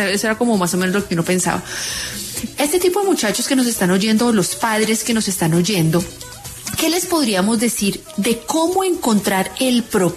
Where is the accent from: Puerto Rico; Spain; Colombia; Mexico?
Colombia; now in United States; yo vivo en los Estados Unidos y resulta que pese a que soy colombiana